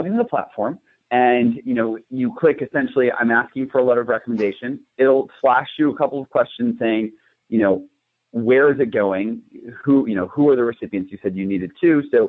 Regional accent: Cleveland, Ohio, United States; So I'm actually from the Cleveland area.

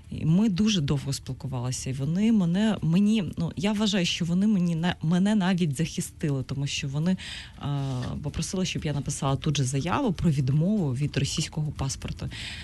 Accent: Crimea, Ukraine; born there; я народилася в Криму, у мене кримська прописка, мої батьки там живуть

